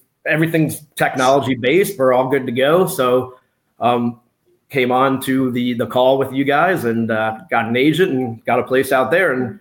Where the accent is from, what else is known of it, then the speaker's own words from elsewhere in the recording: Pennsylvania, United States; so I grew up in outside of Philadelphia, Pennsylvania, in a Bucks County, so it's kind of a upper middle class type of place.